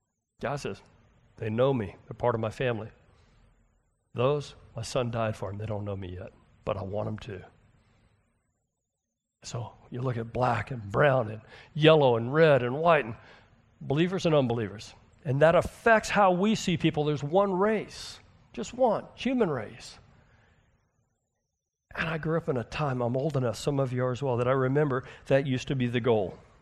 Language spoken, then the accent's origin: English; United States; I know we've been in this thing. We grew up in America.